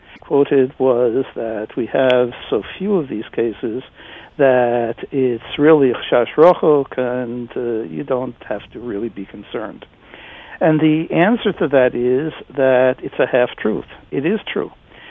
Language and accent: English; United States; I'm an American.